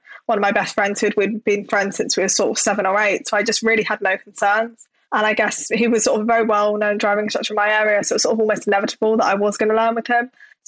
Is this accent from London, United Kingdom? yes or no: yes; London, United Kingdom; So I grew up in Southeast London